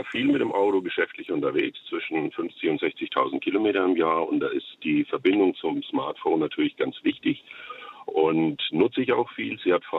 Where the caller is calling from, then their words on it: Tauberbischofsheim, Baden-Württemberg, Germany; ich bin aus Tauberbischofsheim.